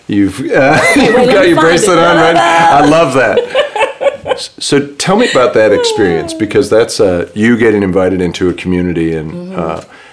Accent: Flint, Michigan, United States; also born or lived in Detroit; Yeah, that's right. I grew up in Flint, Michigan, and was in the Detroit area for a long time, and it is.

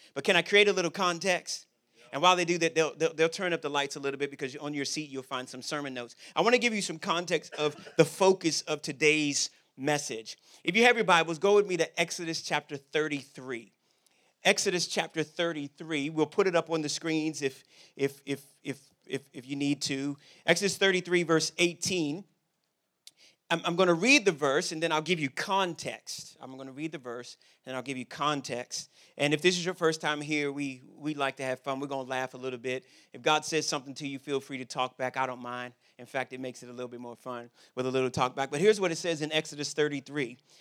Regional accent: Washington, District of Columbia, United States; I'm from Washington, D.C. You may have been here when I've said that.

